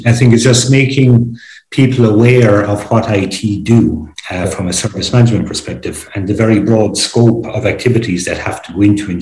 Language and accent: English; Ireland; I'm from Ireland originally, as you may guess from my accent, but I've had the great luxury of working in various locations.